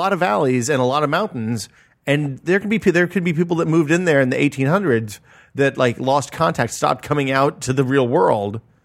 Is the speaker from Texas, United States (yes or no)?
no; Tennessee, United States; You know, where I grew up in Northeast Tennessee in the mountains is pretty good. There's no geological activity.